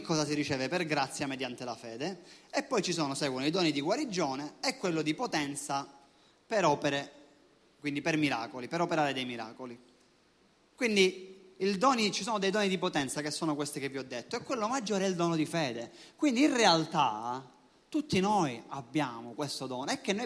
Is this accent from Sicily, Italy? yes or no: yes; Sicily, Italy; vabbè, da buon siciliano, il mare ti dovevi portare solo per un giorno